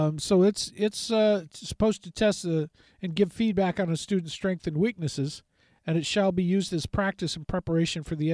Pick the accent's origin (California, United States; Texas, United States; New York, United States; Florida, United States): California, United States; also born or lived in Virginia; where I'm from California originally and then Virginia, is I was in Virginia after Hurricane Isabel.